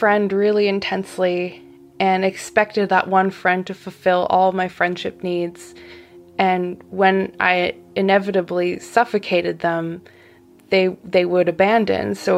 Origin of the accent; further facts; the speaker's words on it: Quebec City, Quebec, Canada; born there; first language French; English is a second language; I was born in Quebec City. My first language was French. It wasn't a super rich part of the city.